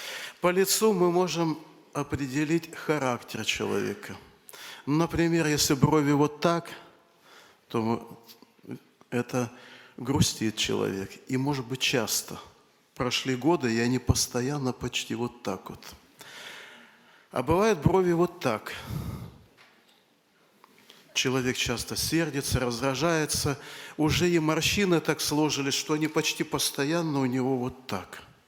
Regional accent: Abakan, Khakassia, Russia; Я говорю: «Нет, я из Абакана».

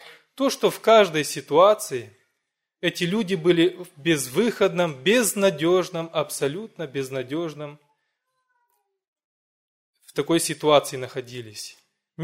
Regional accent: Hîncești, Hîncești District, Moldova; я из Молдавии, церковь маленького городка Хинчеште, бывший Котовский.

